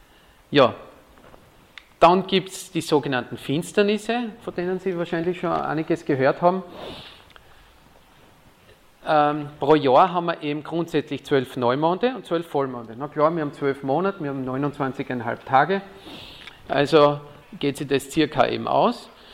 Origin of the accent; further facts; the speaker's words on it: Styria, Austria; born there; ich bin ja gebürtiger Steirer, also ich arbeite noch in meinem Kärntnerisch.